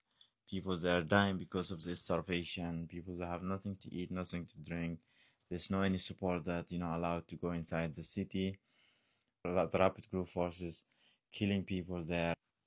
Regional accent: North Darfur, Sudan; English is a second language; I'm from Sudan

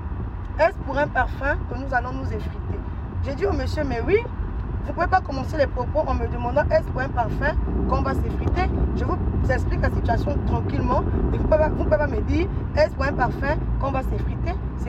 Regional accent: Gabon; nous sommes tous des Gabonais et on sert le pays

